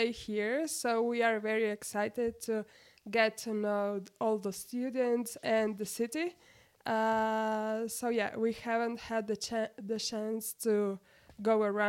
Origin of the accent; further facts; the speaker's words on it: Vipava, Goriška, Slovenia; English is a second language; I'm from Vipava. It's in the coastal region of Slovenia.